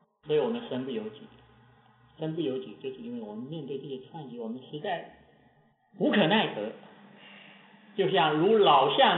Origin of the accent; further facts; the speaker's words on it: Xiamen, Fujian, China; 我们厦门那边有个教授